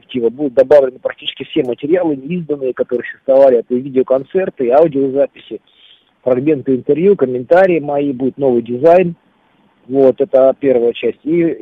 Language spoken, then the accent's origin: Russian; Asbest, Sverdlovsk Oblast, Russia; also born or lived in Yekaterinburg / Moscow; мой родной город все-таки Асбест. Екатеринбург — это город, где я учился